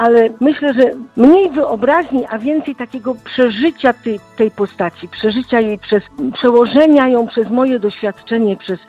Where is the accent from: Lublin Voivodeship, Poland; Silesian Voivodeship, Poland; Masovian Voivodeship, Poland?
Silesian Voivodeship, Poland; born there